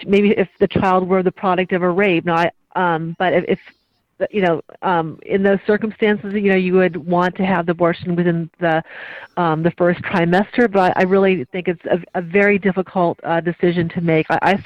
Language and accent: English; California, United States; And I was also from, you know, a pro-choice background from California originally. I'm from California